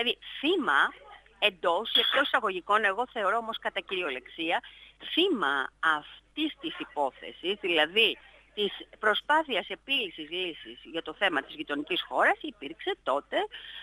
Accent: Northern Greece, Greece; επέστρεψα από τη Μακεδονία για την ακρίβεια, επειδή και εγώ είμαι Βόρεια Ελληνίδα.

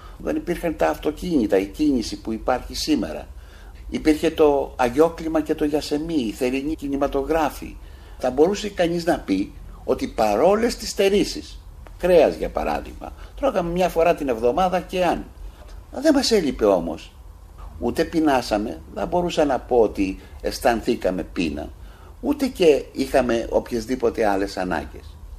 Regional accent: Kyparissia, Peloponnese, Greece; also born or lived in Ioannina / Patras; Οπότε γεννήθηκα στα Γιάννενα, αλλά στους 9 μήνες αναγκαστήκαμε να φύγουμε, να γυρίσουμε πίσω στην Πάτρα, από όπου καταγόταν η μητέρα μου. Εκεί παραμείναμε μέχρι το 47, μέχρι ότου ήμουν περίπου 4 ετών. Και αμέσως μετά μεταφερθήκαμε στην Κυπαρισία

